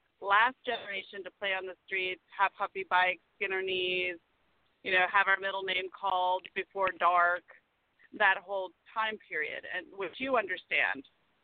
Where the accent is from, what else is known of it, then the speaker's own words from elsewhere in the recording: the South, United States; so that caused even a bigger issue because it rhymes with absolutely everything growing up in the South, right?